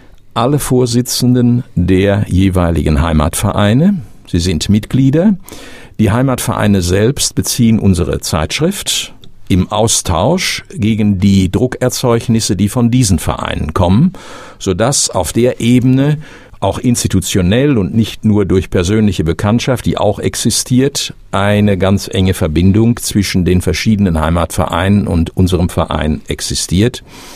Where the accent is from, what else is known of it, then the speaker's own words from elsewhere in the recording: Witten, North Rhine-Westphalia, Germany; born there; geboren bin ich in Witten und hier lebe ich auch bis heute. Zwischenzeitlich war ich in verschiedenen anderen Orten, wie das im Leben so läuft.